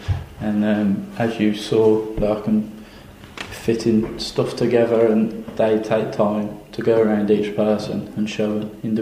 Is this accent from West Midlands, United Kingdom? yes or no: yes; Birmingham, West Midlands, United Kingdom; I'm from Birmingham and I'm doing a plumbing course.